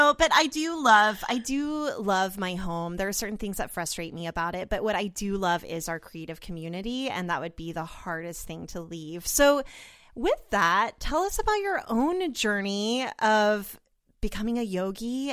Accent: Oklahoma City, Oklahoma, United States; It's so funny because a lot of people don't know that I'm from Oklahoma City.

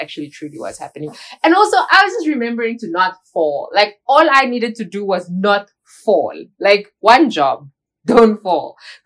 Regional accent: Namibia; I do charity work within my home country, Namibia.

